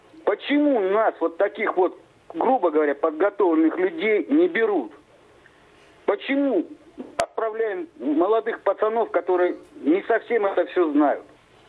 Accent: Kazakhstan; also born or lived in Ukraine; Да. Родился я на Украине. Вырос в Казахстане. Мне за 50. Угу. Я всю жизнь ездил с Казахстана на Украину.

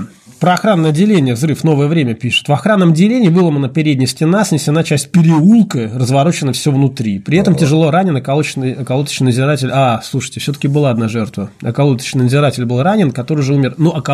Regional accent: Saint Petersburg, Russia; я из Петербурга.

